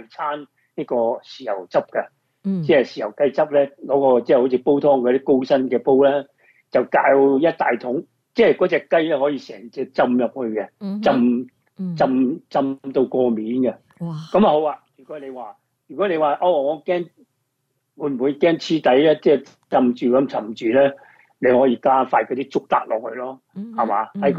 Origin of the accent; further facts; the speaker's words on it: Hong Kong; 但係我哋香港人或者廣東人咧叫生抽